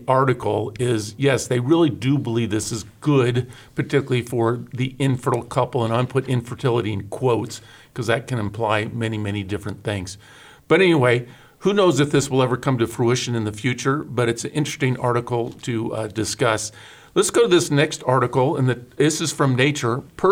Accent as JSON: {"language": "English", "region": "Oregon", "country": "United States", "tie": "born or raised there", "said": "this just came out a couple months ago from my home state, Oregon Health Sciences University"}